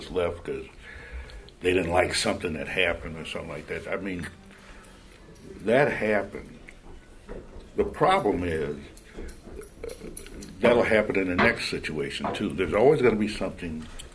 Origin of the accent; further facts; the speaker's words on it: Buffalo, New York, United States; I remember growing up in Buffalo, very small congregation, you know, very small, and we had a few congregations in Rochester, 60 miles away